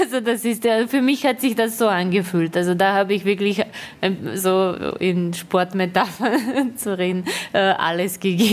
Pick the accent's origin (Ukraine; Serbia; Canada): Serbia; German is a second language; now in Vienna, Austria; Ich bin aus Serbien nach Wien ausgewandert und lebe in Wien.